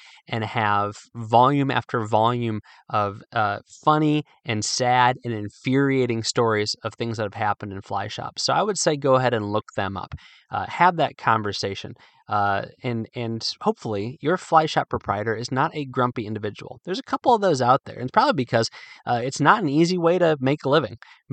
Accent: Midwest, United States; I say in the article that although I'm from the Midwest, Virginia is home.

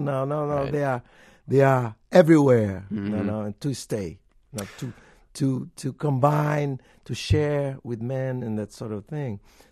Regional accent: Bahia, Brazil; English is a second language; And I had already given a contribution in my hometown, Bahia, where I was secretary, cultural secretary in the 80s, in the 90s, 80s and 90s.

